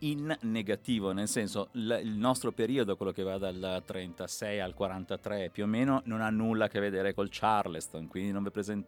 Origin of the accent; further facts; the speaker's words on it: Genoa, Liguria, Italy; Metto di tasca mia, anche se sono genovese, dimostrerò di essere prodigo.